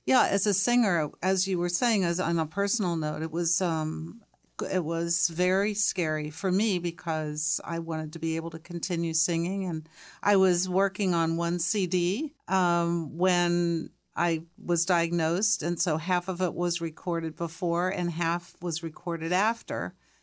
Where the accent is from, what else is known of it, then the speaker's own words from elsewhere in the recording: Cincinnati, Ohio, United States; I grew up in Cincinnati, and they have a great symphony orchestra.